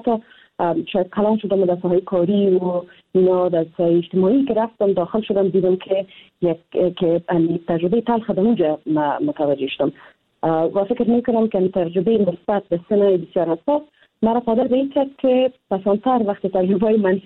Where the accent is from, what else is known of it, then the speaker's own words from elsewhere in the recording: Afghanistan; من افغانستان مرا ساخته، با وجود از اینکه مشکلات داره، اما من افغان هستم